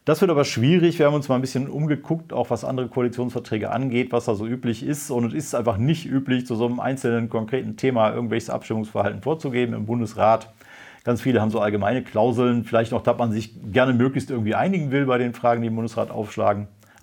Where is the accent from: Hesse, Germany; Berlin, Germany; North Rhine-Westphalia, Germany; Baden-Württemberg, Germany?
North Rhine-Westphalia, Germany; Das Einzige, was bis jetzt klar ist in NRW, meinem Heimatland